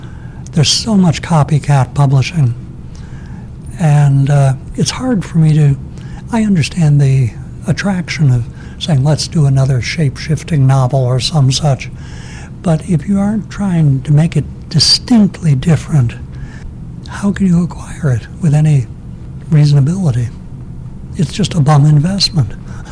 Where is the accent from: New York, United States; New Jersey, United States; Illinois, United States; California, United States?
New Jersey, United States; And the library that I had growing up in New Jersey had all the original Tom Swifts.